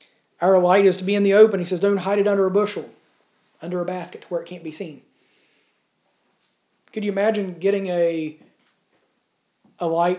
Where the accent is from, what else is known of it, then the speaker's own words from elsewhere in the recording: United States; now in Ireland; Just as I am American living in Ireland right now, I am a citizen of heaven.